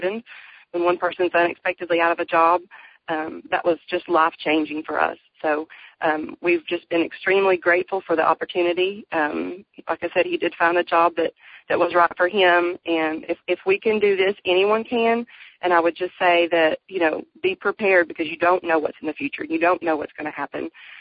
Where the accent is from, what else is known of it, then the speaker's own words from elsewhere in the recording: Maryville, Tennessee, United States; I'm from Maryville, Tennessee.